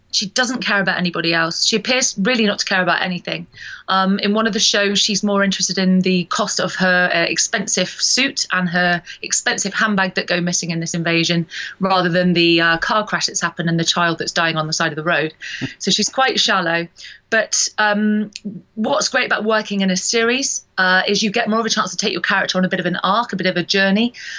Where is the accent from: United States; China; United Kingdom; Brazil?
United Kingdom; Bristol, South West England; it's a sci-fi that's actually shot in my hometown, Bristol, which is brilliant as an actor to be able to work on the doorstep